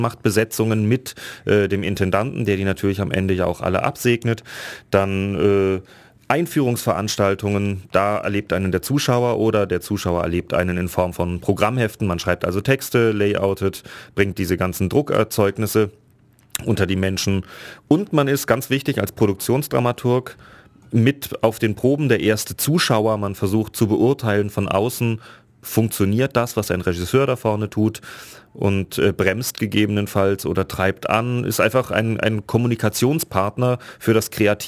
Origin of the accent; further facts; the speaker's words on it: Lörrach, Baden-Württemberg, Germany; also born or lived in Schopfheim; Also ich bin zwar in Schopfheim geboren, aufgewachsen bin ich aber in Lörrach. Das bedeutet direkte Nachbarschaft zu Basel.